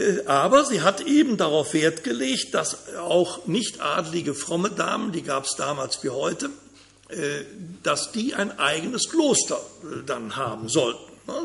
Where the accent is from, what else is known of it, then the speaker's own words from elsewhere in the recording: Bonn, North Rhine-Westphalia, Germany; born there; ich bin in Bonn geboren, in Köln geweiht unter von Kardinal Höfner, 69.